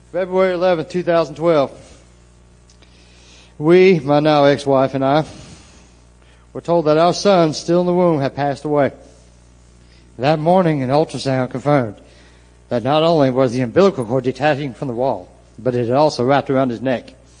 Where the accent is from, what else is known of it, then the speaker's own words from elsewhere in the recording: Waverly, Tennessee, United States; also born or lived in Dickson; I was born in Dixon, Tennessee. I actually come from the town of Waverly.